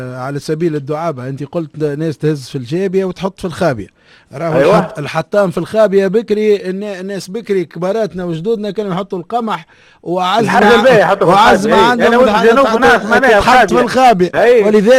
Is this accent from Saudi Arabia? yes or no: no; Tunisia; كما عندنا في تونس قيمة ثابتة في الاصوات وفي الفن